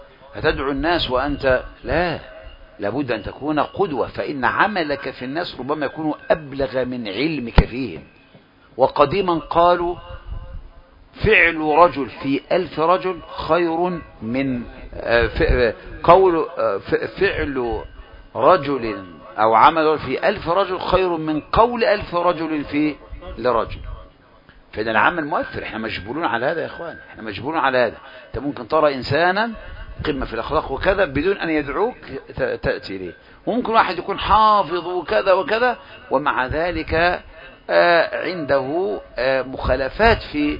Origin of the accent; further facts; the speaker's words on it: Egypt; خصوصا عندنا في مصر